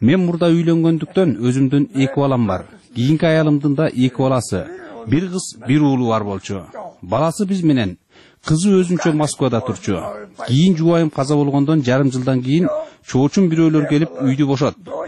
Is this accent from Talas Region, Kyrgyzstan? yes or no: no; Karakol, Issyk-Kul Region, Kyrgyzstan; Өмүрүм караколдо өттү. Синип калдым бул жерге. Бул мекенимден эч жага кете албайм.